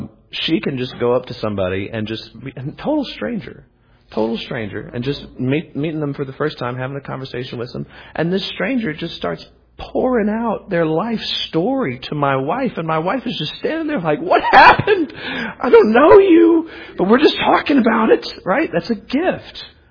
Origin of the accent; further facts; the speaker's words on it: Louisiana, United States; I come from a culture that is very much that way. I'm from North Louisiana originally. Crazy religious.